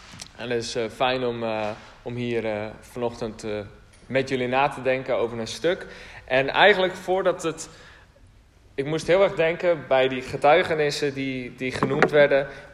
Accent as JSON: {"language": "Dutch", "town": "Kollumerzwaag", "region": "Friesland", "country": "Netherlands", "said": "Ik kom zelf oorspronkelijk uit Friesland. Uit Kolmerswaag. Nee, niet heel bekend."}